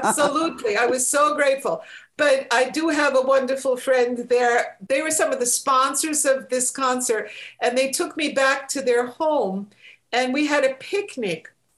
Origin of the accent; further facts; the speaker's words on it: United States; I can say that I'm an American who had a sip of Siberian vodka in Siberia.